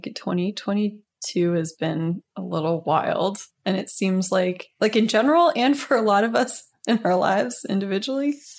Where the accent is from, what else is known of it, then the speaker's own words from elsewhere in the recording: Houston, Texas, United States; I'm from Houston, the land of flat industrial crap.